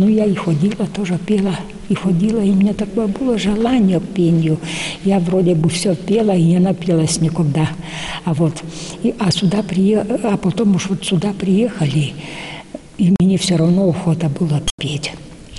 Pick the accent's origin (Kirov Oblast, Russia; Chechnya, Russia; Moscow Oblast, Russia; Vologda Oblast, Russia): Kirov Oblast, Russia; Vyatka; moved away; Мы приехали сюда из Вятки.